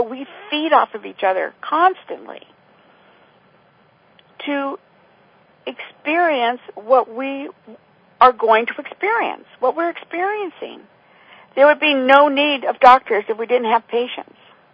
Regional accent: Las Vegas, Nevada, United States; I'm from Las Vegas originally

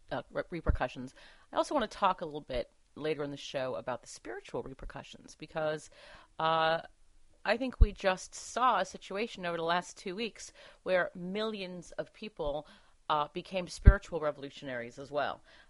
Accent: United States; as an American, I become very frustrated with my own people

